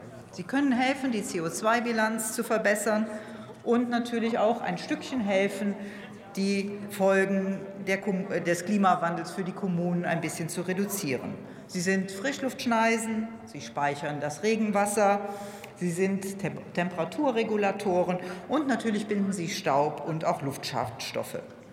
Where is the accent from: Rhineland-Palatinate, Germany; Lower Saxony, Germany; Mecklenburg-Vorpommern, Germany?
Rhineland-Palatinate, Germany; Andernach; Meine Heimatstadt Andernach, aus der ich komme